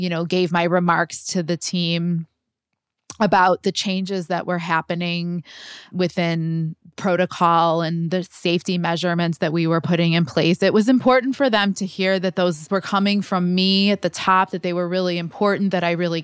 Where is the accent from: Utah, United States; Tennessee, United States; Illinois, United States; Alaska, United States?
Illinois, United States; Chicago; Like, Chicago is my hometown, and I can't imagine a better place than to be at Wrigley Field, an iconic part of our city